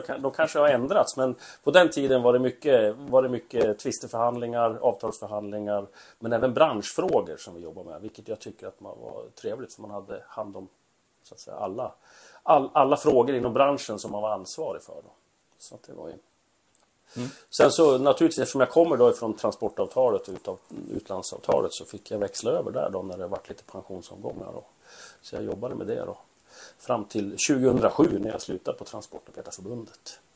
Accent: Ånge, Västernorrland County, Sweden; mina yngre dagar tillbringar jag i Ånge där jag är född och uppvuxen.

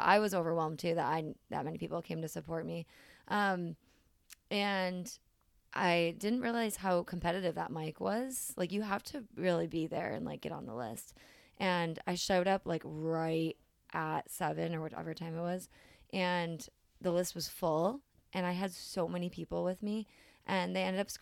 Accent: Rochester, New York, United States; I was western New York, so I grew up in Rochester.

